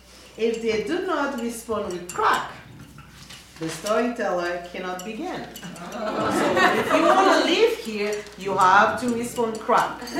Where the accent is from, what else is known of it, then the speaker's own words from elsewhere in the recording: Haiti; now in Chicago, United States; I am from Haiti. I am currently living in Chicago. Tonight, I would like to share with you the stories that I grew up with.